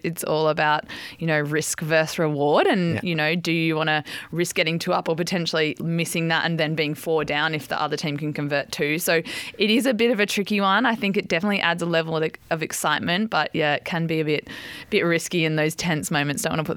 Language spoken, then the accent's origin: English; Sydney, New South Wales, Australia; Yep, on the road to Sydney, my hometown.